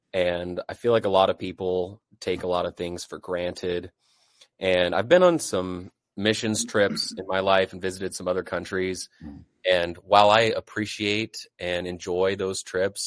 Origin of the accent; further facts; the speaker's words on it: United States; born there; I was born in America.